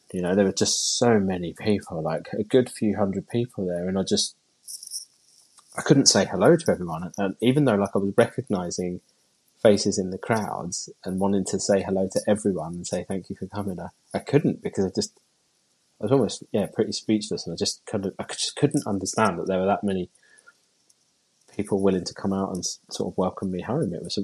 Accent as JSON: {"language": "English", "town": "Cambridge", "region": "East of England", "country": "United Kingdom", "tie": "born or raised there", "said": "once I got back to Heacham, I decided to walk from there back to Cambridge, my hometown, partly for publicity and raising extra money for the charity"}